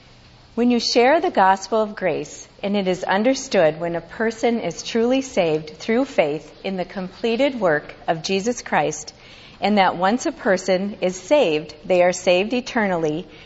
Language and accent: English; Duluth, Minnesota, United States; I grew up in Duluth, Minnesota, and I'm still there now, frozen.